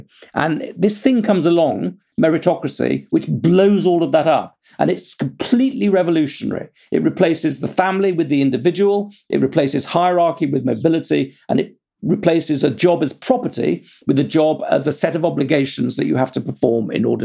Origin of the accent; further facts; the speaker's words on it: United Kingdom; I'm British